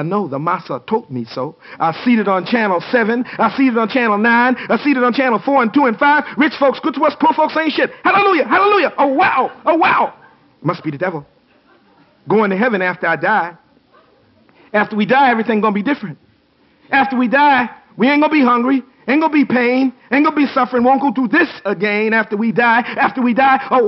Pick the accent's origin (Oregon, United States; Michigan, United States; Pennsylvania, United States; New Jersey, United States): New Jersey, United States; Newark; I come from Newark, New Jersey, which, you know, Buffalo might be a version of.